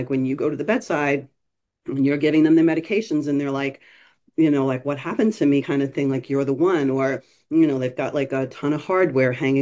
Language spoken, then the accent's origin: English; East Meadow, New York, United States; when I grew up in East Meadow. So I went to East Meadow High